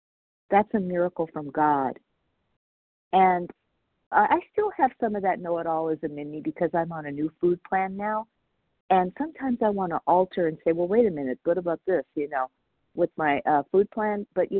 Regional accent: Palmdale, California, United States; I'm from Palmdale, California, which is North Los Angeles County.

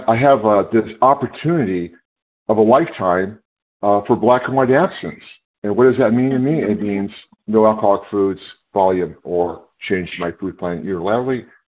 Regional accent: California, United States; I'm from California.

